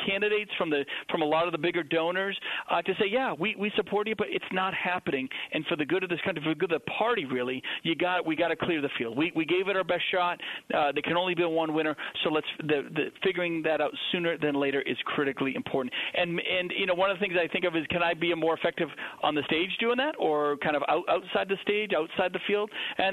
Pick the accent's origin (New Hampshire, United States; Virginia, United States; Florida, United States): New Hampshire, United States; we love our privacy. We're from New Hampshire.